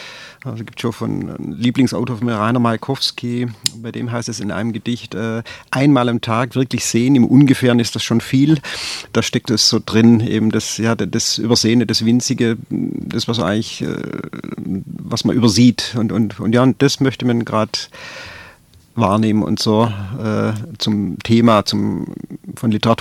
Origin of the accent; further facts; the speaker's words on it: Bierlingen, Baden-Württemberg, Germany; born there; so in der Region, im Neckartal, also ich bin in Bierlingen geboren dann und von dort habe ich meinen Radius erweitert.